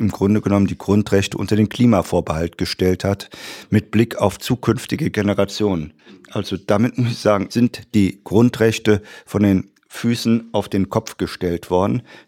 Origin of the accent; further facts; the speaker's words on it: Mönchengladbach, North Rhine-Westphalia, Germany; Meine Heimatstadt Mönchengladbach, 260.000 Einwohner.